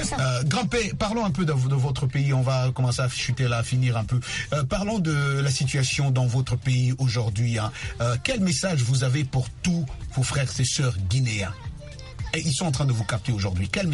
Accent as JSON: {"language": "French", "region": "Kinshasa", "country": "DR Congo", "said": "Je vous ai vu chez moi à Kinshasa"}